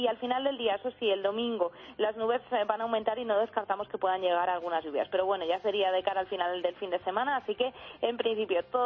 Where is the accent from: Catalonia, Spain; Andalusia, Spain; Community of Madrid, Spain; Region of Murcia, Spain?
Community of Madrid, Spain; Madrid; como yo, madrileña.